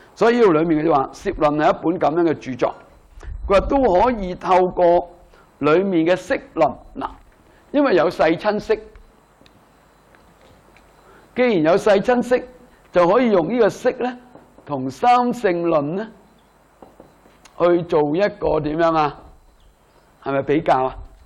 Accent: China; 因为我们中国人呢做来做去就做

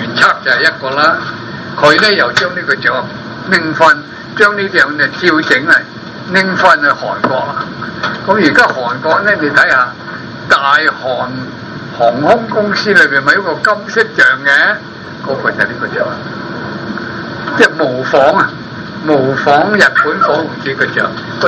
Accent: China; 我哋中國人啊，我哋真係要改嘅。

